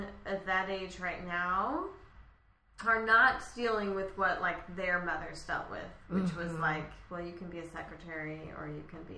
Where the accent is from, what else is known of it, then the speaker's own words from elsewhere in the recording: Missouri, United States; also born or lived in Illinois; No, I grew up in Missouri, and then I went to school in Illinois.